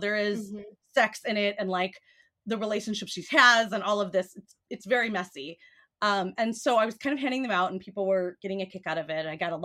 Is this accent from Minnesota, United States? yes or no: yes; Minnesota, United States; And as I'm from Minnesota, I like am obligated to know all of them.